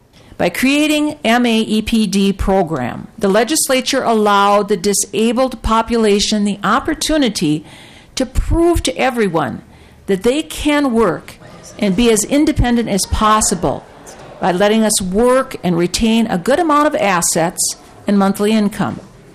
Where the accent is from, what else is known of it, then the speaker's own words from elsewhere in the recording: Saint Paul, Minnesota, United States; I'm a lifelong St. Paulite who has a disability of cerebral palsy. I grew up in West 7th Street neighborhood and now live up the hill at Jefferson and Lexington.